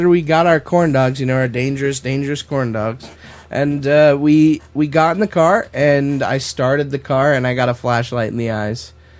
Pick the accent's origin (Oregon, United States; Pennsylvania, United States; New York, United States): Oregon, United States; Roseburg; we drove to my hometown in Roseburg, which is about 2 hours south of that where we were